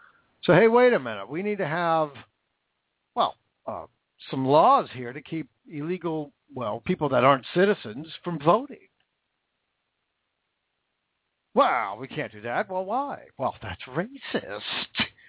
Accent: United States; I'm sorry, but as an American, I take offense to that.

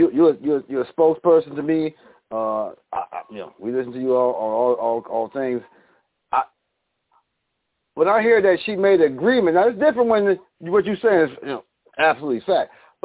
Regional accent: New York, United States; which I'm from New York

